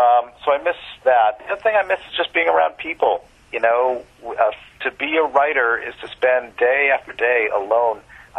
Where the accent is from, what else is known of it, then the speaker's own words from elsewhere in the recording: Boston, Massachusetts, United States; I'm from Boston, and it's about Boston